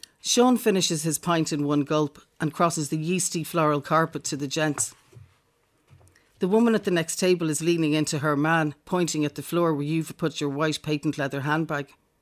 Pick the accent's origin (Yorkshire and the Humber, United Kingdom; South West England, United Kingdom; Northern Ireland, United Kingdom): Northern Ireland, United Kingdom; I come from the north originally. It's not really very detectable from my accent anymore, but I come from the north originally.